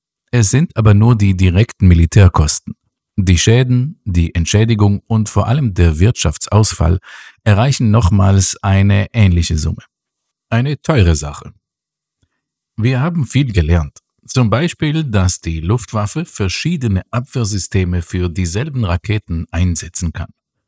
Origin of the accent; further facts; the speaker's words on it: Israel; Mein Heimatort in Israel, am Hügelland über der Mittelmeerküste, war noch ruhiger.